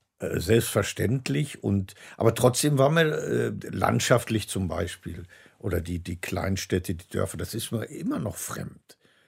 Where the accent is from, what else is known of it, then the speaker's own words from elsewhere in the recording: North Rhine-Westphalia, Germany; now in Cologne, Germany; ich als Urwessi, als Rheinländer oder Ruhrgebietler, ich lebe ja in Köln